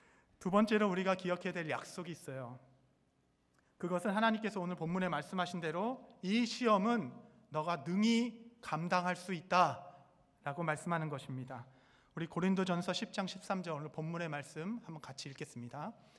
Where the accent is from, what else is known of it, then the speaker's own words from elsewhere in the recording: Seoul, South Korea; 저는 유년 시절을 서울에서 보냈습니다.